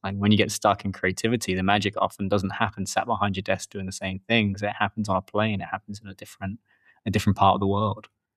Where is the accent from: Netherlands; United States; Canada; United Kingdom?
United Kingdom; England; I'm a Brit. I grew up in England